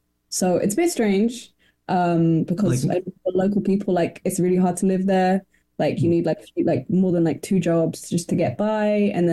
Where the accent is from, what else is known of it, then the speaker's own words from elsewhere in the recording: London, United Kingdom; I've grown up in London. I'm from London, but like none of my family is like originally from London.